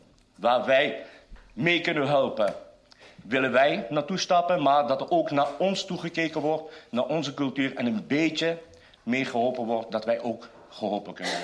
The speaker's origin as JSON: {"language": "Dutch", "town": "Asten", "region": "North Brabant", "country": "Netherlands", "tie": "born or raised there", "said": "ik ben zelf een Sinti. Ik ben geboren en getogen in Asten en blij dat ik deel mag uitmaken van het mooiste dorp van Nederland."}